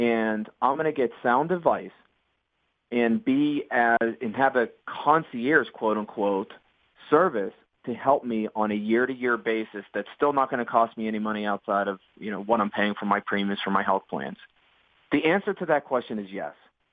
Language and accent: English; Pittsburgh, Pennsylvania, United States; these people, for the most part, were born and raised in Pittsburgh, as I was, as Steve was.